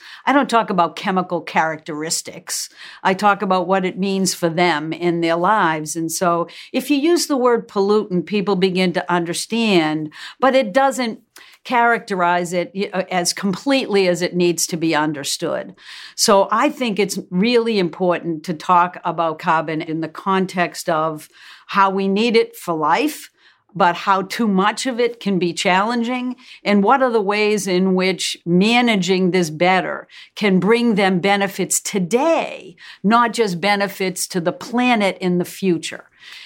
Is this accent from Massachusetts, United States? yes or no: yes; Massachusetts, United States; We're both from Massachusetts.